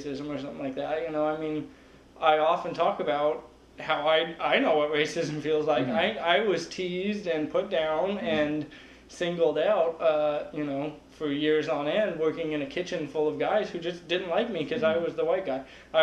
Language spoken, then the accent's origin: English; North Carolina, United States; I grew up in North Carolina, and I know exactly what it's like to be hated because of the color of my skin.